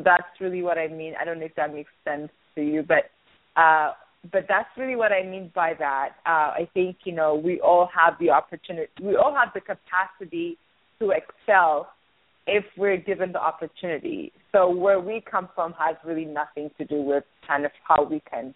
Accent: Ethiopia; I grew up in Ethiopia and I went to school in Ethiopia

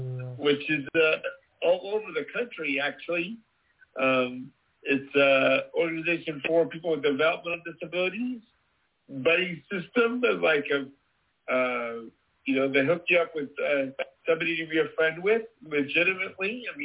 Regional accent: Olympia, Washington, United States; Oh, it'll be my hometown.

